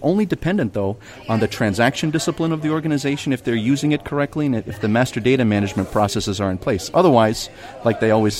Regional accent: Baltimore, Maryland, United States; when I was growing up in Baltimore, I had a chance to work for a company called Carl Lowry.

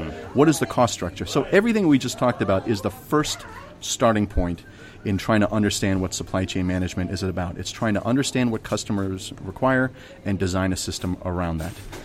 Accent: Baltimore, Maryland, United States; when I was growing up in Baltimore, I had a chance to work for a company called Carl Lowry.

